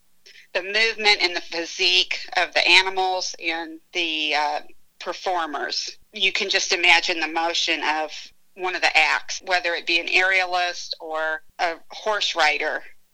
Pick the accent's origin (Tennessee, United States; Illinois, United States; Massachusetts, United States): Illinois, United States; Bloomington; the circus history in my hometown of Bloomington, Illinois, that has always fascinated me.